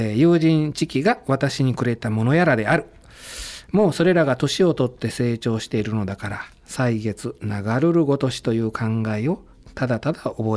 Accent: Naruo, Hyogo, Japan; born there; そうですね、うん、僕も鳴尾で生まれたんですけどもね。

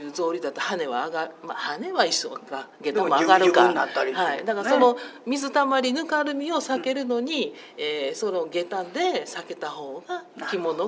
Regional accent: Kansai, Japan; accent: Kansai; 私ら関西弁でいうところのつっかけにな

